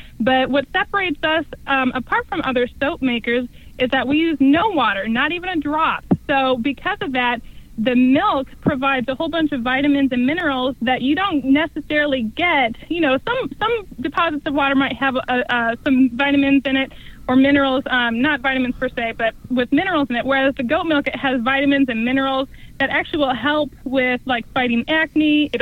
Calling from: Winston-Salem, North Carolina, United States; I'm in Winston-Salem, North Carolina.

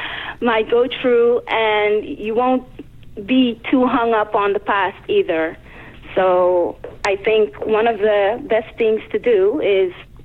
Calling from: Amsterdam, North Holland, Netherlands; I'm calling from Amsterdam.

